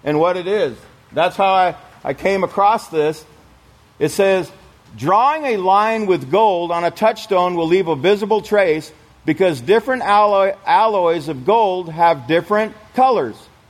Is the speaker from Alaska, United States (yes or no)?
yes; Alaska, United States; I'm from Alaska, and you know, the word ask is in Alaska.